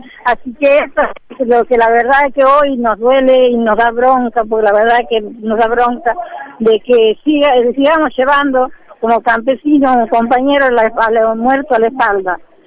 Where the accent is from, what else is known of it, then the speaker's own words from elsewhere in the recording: Guasayán, Santiago del Estero, Argentina; de Guasayán